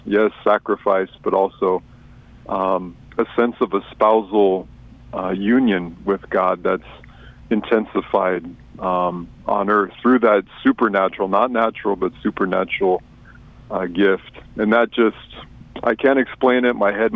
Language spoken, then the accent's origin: English; Washington, United States; I grew up in Washington State, Southwest Washington, north of Portland, little town, no stoplights, in the country, 5 acres with the fam, and it's kind of a normal childhood.